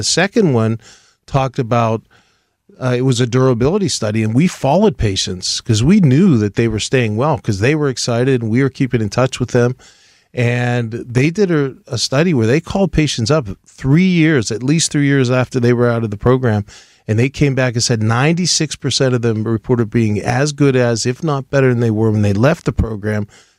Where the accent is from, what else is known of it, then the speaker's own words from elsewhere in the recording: Pittsburgh, Pennsylvania, United States; Well, I'm a Pittsburgh guy. I mean, I grew up here in Pittsburgh in the North Hills, and I love Pittsburgh.